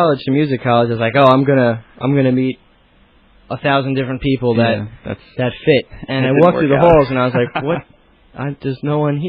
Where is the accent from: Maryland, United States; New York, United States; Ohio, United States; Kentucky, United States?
New York, United States; Bellmore; born there; I was born in Belmore. I still live there. I'm finally moving away from good old Belmore. I'm going to Island Park to get back to the beach.